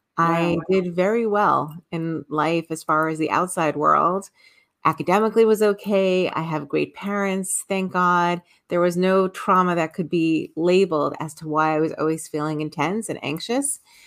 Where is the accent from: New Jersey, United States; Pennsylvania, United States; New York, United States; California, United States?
New York, United States; Brooklyn; We're from Brooklyn, New York, grew up in Borough Park, but we have been around the world learning and teaching.